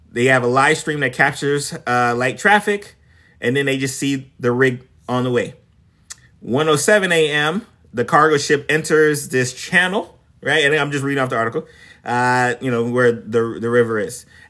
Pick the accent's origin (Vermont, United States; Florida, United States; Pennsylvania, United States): Florida, United States; And I'm from South Florida, so I'm not necessarily familiar with the Baltimore area.